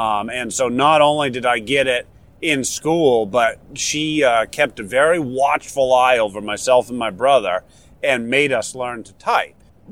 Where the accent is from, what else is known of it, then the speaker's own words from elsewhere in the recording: Warner, New Hampshire, United States; I'm from Warner. Warner is south-central part of the state, just a little bit northwest of Concord. Even though I've lived elsewhere for a long time, Warner will always be home and where I'm from.